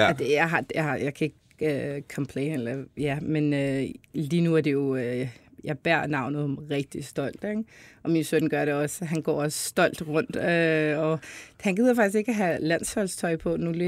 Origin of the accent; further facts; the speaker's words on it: England, United Kingdom; also born or lived in Hvidovre, Denmark; Jeg plejer at sige, at jeg var fra England, ikke at jeg var dansker, ja. Men mit hjem var England. Jeg er født i Hvidovre, og jeg har boet der de første 9 måneder.